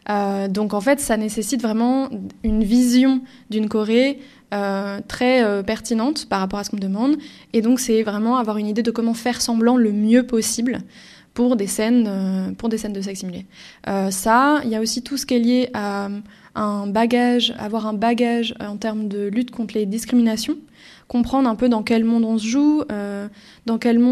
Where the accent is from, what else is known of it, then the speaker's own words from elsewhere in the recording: France; moved away as an adult; now in Belgium; Je viens de France, j'ai grandi en France, mais j'ai bougé en Belgique pour faire une école de cinéma, l'INSAS, à Bruxelles. Et je travaille en Belgique en grande partie.